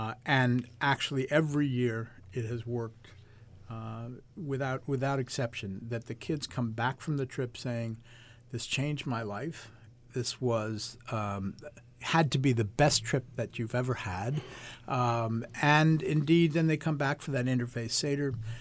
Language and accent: English; Great Neck, New York, United States; I grew up in Great Neck, which had some Catholics, but we really didn't get to know people of another faith until I went to college.